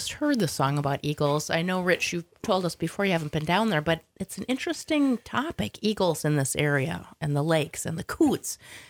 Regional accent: Minnesota, United States; growing up in Minnesota, I lived on a lake

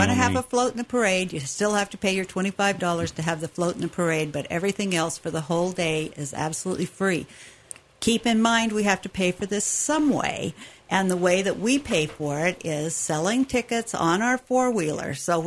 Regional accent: Sandpoint, Idaho, United States; when I grew up in Sandpoint, always had kids games going on where you could go and they were foot races and stuff like that.

